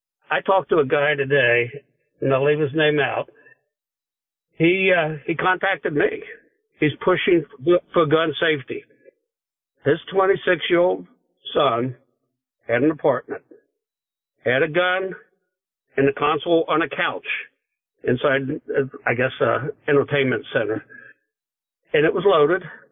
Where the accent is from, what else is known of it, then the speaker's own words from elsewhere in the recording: Hamilton, Ohio, United States; We just had one last week in my hometown around Hamilton, Ohio.